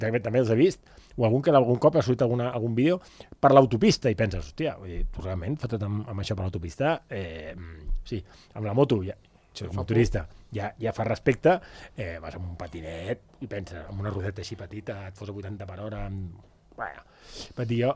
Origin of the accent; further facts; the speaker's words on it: Barcelona, Catalonia, Spain; jo també m'ho veig perquè jo vinc de Barcelona i Barcelona, home, caminar 2 o 3 carrers era el mínim, no?